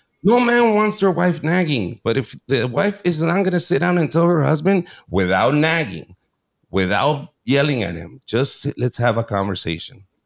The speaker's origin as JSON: {"language": "English", "town": "Mexicali", "region": "Baja California", "country": "Mexico", "said": "and I'm from Mexicali, Baja California, the other side of that border."}